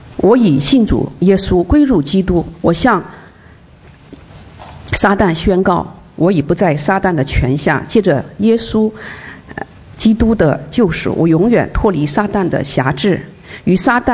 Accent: China; 我呢在中国未接触神以前呢基本上没什么信仰，从小在学校接受无神论和进化论的教育，从来都认为所谓的上帝是不存在的

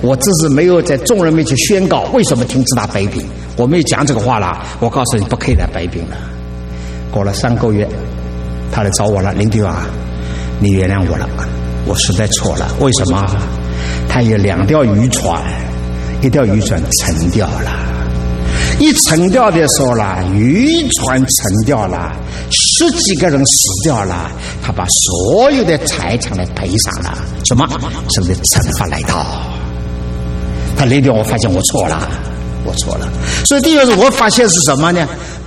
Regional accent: China; 我们中国人说好了，打 在儿女身上啊，疼在父母心里头了。

